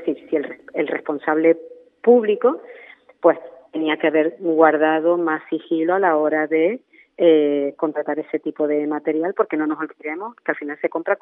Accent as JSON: {"language": "Spanish", "region": "Canary Islands", "country": "Spain", "said": "es un derecho que tenemos los canarios, porque no nos olvidemos que somos una región ultraperiférica y que estamos muy lejos del territorio continental"}